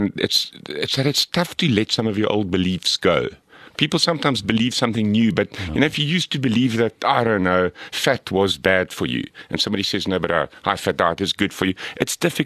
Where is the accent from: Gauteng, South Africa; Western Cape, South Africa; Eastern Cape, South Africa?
Gauteng, South Africa; Pretoria; where I grew up in Pretoria at a kind of Afrikaans school